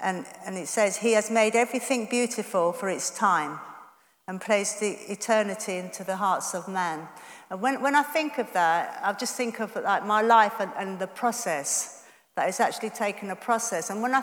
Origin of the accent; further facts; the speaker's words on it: Yorkshire and the Humber, United Kingdom; I was brought up in Yorkshire, mixed race, and in the 60s, this was the wrong colour to be